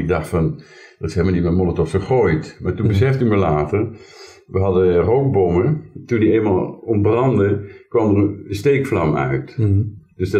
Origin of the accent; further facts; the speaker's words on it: Elst, Gelderland, Netherlands; Ik kom uit Elst, ik heb leraaropleiding gedaan, maar die niet afgemaakt.